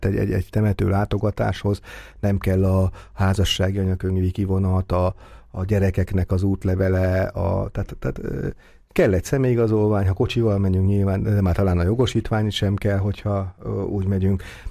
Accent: Vas, Hungary; én ugye Vas megyéből származom, és ugye ott is több falut érint a mi rokonságunk

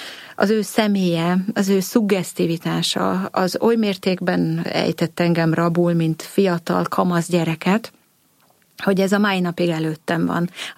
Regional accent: Kunmadaras, Jász-Nagykun-Szolnok, Hungary; Vidéken történt ez Kunmadarason

